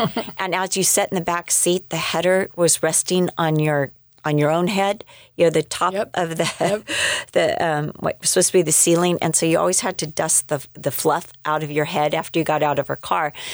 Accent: United States; It was unfamiliar territory, and I'm an American, right?

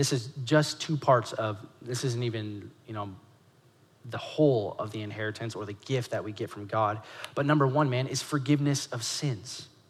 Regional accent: United States; especially growing up in America, because we have this mentality in America that there's no free lunch, right?

